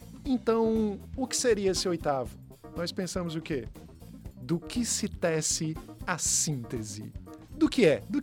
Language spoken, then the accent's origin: Portuguese; Fortaleza, Ceará, Brazil; Eu lembro de estar passando na Barra do Ceará, onde fui criado